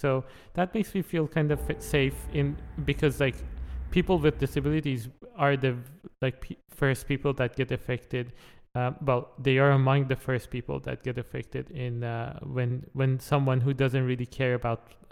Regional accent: Iran; English is a second language; moved away as an adult; now in Netherlands; I'm actually from Iran, and I relocated to the Netherlands when was it? 4 years ago? Yeah, 4 years ago.

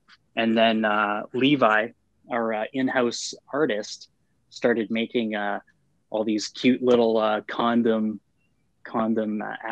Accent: Canada; I'm just about 30 years old. I'm from Canada.

